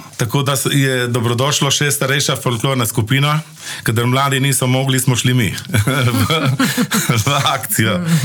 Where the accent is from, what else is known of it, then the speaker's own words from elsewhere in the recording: Lokavec, Gorizia, Slovenia; now in Postojna, Slovenia; Ja, prihajam iz Lokavca pri Ajdovščini. V Postojno me je zaneslo življenje, mlado. Kot 17-letni fant sem prišel v Pivko delat